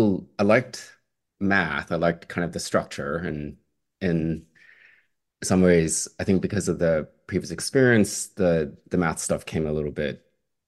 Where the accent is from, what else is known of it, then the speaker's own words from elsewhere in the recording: Texas, United States; growing up in Texas in the U.S. South